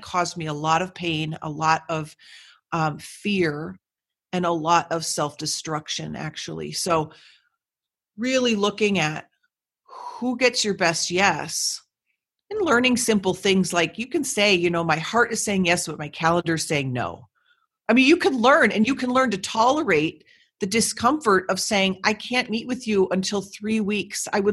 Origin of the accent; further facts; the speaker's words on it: Minnesota, United States; And I grew up in Minnesota and we're known to be Minnesota nice.